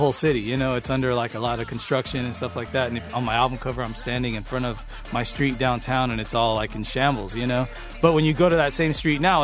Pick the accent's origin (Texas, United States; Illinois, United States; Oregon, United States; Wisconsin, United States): Texas, United States; Corpus Christi; No, not at all. It's like loads of Hispanic people there. You know what I mean? So the culture is really like Mexican everywhere you see.